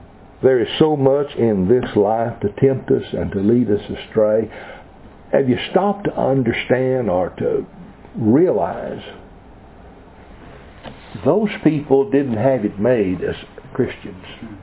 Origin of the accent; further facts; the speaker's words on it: Oklahoma, United States; When I was a youngster growing up in Oklahoma, we didn't have the problems they have now.